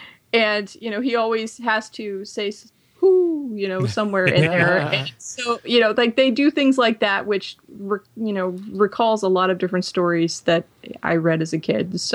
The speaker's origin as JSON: {"language": "English", "region": "Texas", "country": "United States", "said": "Hey, I'm the one from Texas."}